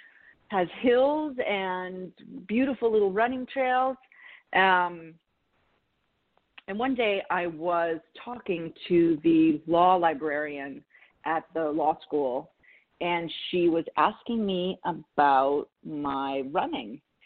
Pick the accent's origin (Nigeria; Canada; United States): Canada; moved away as an adult; I had been practicing law in Toronto. I'm Canadian, so I had come from Canada to New York.